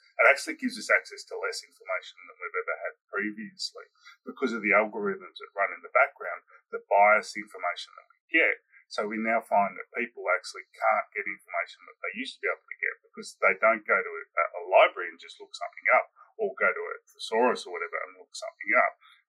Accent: Australia; I am Australian.

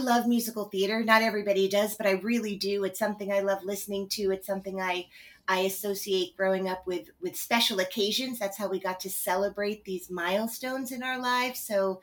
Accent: New Jersey, United States; you know, I grew up in New Jersey. So getting to Manhattan, I just drove over the George Washington Bridge. It was not a big deal to come here.

